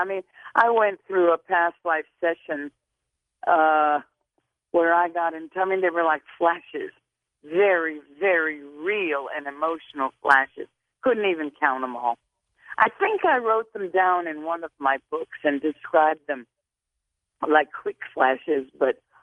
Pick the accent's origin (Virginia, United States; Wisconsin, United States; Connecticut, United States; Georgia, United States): Virginia, United States; I'm from Virginia. I was brought up with the Founding Fathers' blood running in my veins.